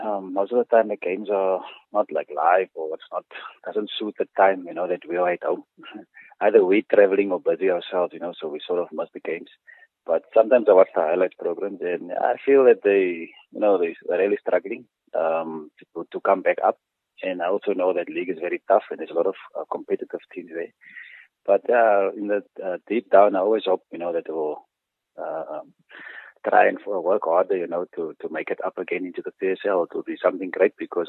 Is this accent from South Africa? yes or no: yes; Kells River, South Africa; I grew up in Kells River